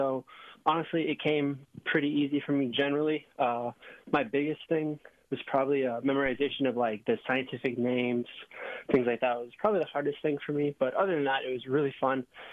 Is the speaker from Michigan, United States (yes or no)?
no; Oregon, United States; But I'm from Oregon, and so I actually traveled there.